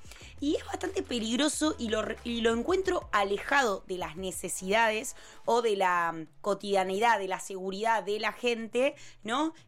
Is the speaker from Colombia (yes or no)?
no; Argentina; nosotros, como Argentina, siempre tiene mucho caldeo